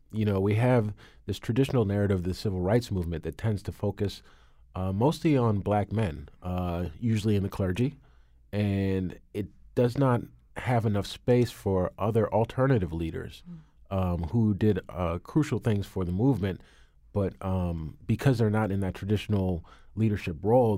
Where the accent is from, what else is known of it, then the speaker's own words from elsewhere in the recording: New Canaan, Connecticut, United States; And growing up in New Canaan in the early 80s, there actually weren't that many black attorneys. Actually, in all of Connecticut.